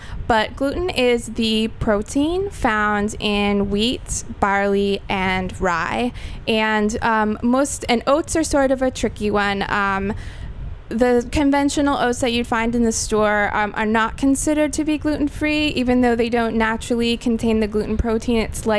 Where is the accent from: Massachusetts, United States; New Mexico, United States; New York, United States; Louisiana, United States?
New York, United States; Queens; the first thing I usually get when I tell people that I'm from Queens, I live in Astoria